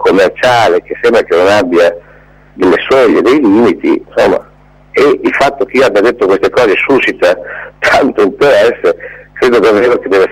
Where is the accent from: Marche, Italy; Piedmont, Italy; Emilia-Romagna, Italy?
Emilia-Romagna, Italy; Predappio; io sono di Predappio da sempre, abito qua da sempre